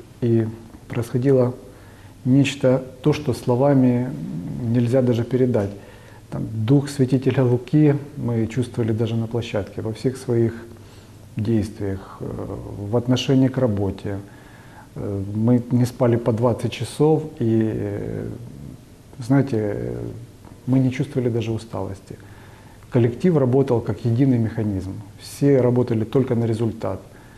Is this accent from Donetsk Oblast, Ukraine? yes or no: yes; Donetsk, Donetsk Oblast, Ukraine; Да, я родом из Украины, из Донецка.